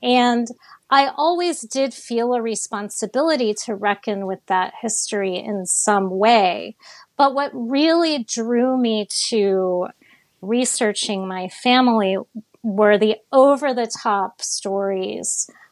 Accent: Miami, Florida, United States; and I grew up in Miami, so it wasn't an environment like the place where he grew up in the Mississippi Delta

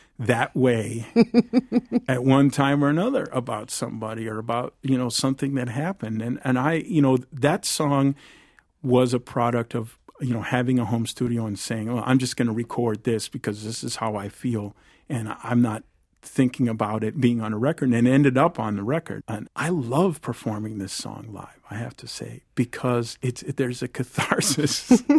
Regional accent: New Mexico, United States; born there; they came out to New Mexico where I was born from New York

